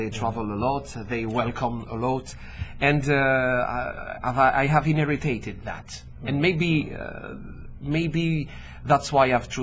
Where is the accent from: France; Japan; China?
France; Marseille, Provence-Alpes-Côte d'Azur; born there; English is a second language; As soon as I was young, I understood I was coming from another place, even if I was born in Marseille